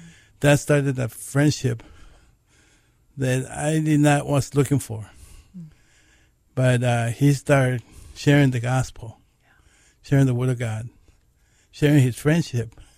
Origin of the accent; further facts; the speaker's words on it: El Centro, California, United States; And I grew up in El Centro, California, where we moved into, and went to college, went to high school there.